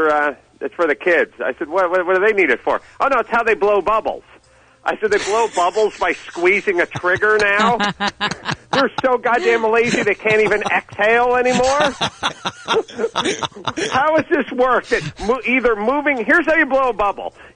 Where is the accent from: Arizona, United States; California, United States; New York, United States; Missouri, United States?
California, United States; North Hollywood; Well, you know, I'm from North Hollywood, so we're a hockey town.